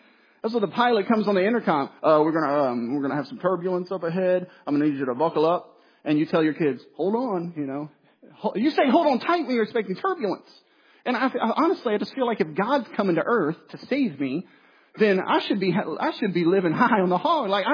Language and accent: English; the South, United States; it's tough as a Southerner because you think you're a Christian already.